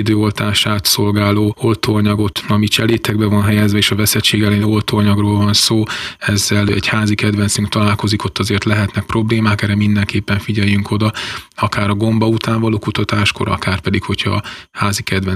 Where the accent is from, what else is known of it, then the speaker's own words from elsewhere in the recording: Kiskunhalas, Bács-Kiskun, Hungary; ha van rá lehetőségünk, kiskunhalasiként